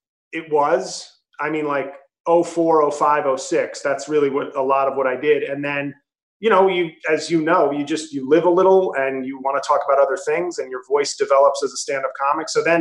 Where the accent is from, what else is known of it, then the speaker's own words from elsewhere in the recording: New York City, New York, United States; now in New Jersey, United States; I'm from New York City, but I now live in Jersey, moved out of the city for the first time, you know, at 40.